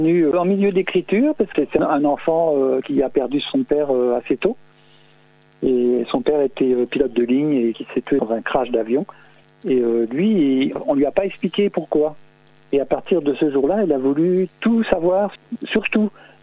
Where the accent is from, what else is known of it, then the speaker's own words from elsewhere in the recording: Pays de la Loire, France; born there; moi je suis né en Sarthe et j'adore mon département.